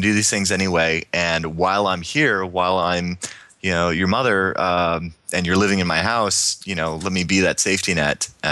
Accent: Virginia, United States; also born or lived in Florida; now in San Francisco, United States; Yeah, well, for the most part, I grew up in Virginia. I mean, I was born in Florida, but I spent, you know, most of my years from, like, second grade on in Virginia up until just recently moving out to the SF Bay Area.

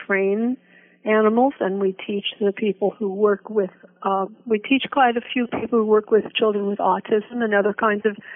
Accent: New York City, New York, United States; born there; also born or lived in Hollywood / Florida; Florida when I was older, but mostly in the Northeast. I was born in New York City.

